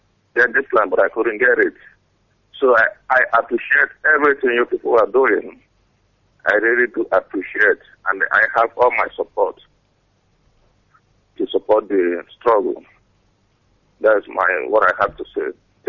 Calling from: Denmark; I'm calling from Denmark.

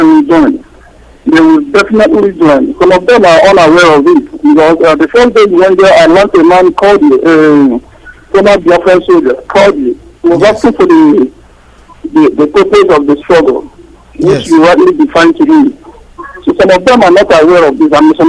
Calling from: China; We are all listening from China.

